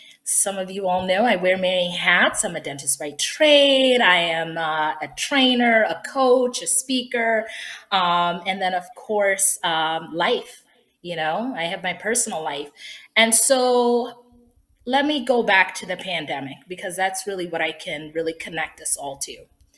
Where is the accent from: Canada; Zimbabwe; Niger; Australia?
Zimbabwe; now in United States; For those that may not know, I am actually an immigrant. I am originally from Zimbabwe. And so I'm well accustomed to transitions. I moved to the United States in the early 2000s.